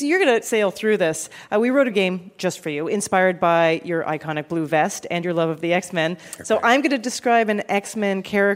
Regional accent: Canada; I'm Canadian.

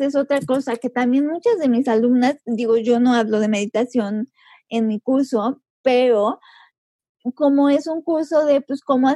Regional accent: Puebla, Mexico; yo vivo en Puebla, yo soy de Puebla, y vivo en una zona de la ciudad que no es muy idílica

